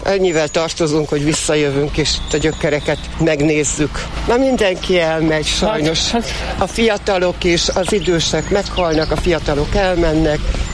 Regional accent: Bükkábrány, Borsod-Abaúj-Zemplén, Hungary; én Bükkábrányból jöttem, de cserépvárajai lakos voltam, édesanyám itt élt.

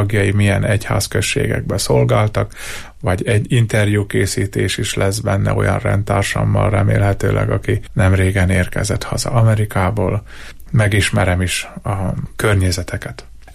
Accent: Jász-Nagykun-Szolnok, Hungary

